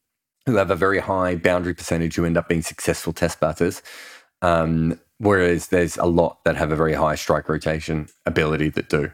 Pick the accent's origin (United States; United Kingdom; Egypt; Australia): Australia; And I, as an Australian, we were always obsessed by it.